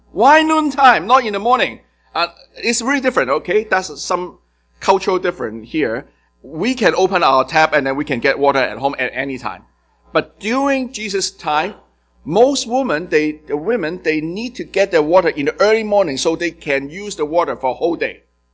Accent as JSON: {"language": "English", "country": "Hong Kong", "tie": "born or raised there", "second_language": "English", "said": "I raised in Hong Kong, you can tell by my accent."}